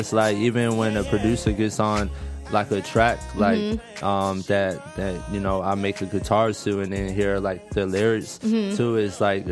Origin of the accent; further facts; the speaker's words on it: Georgia, United States; also born or lived in Florida; I'm originally from Florida, but yeah, I was raised in Georgia all my life, like since a kid, you know.